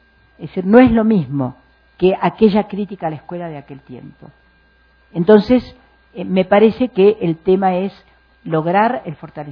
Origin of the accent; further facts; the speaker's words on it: Mexico; porque yo soy mexicana, tengo nacionalidad mexicana